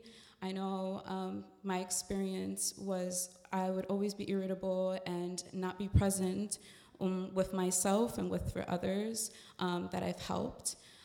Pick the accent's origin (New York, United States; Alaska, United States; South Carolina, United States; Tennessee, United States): New York, United States; Hello everyone … I'm from the Bronx, New York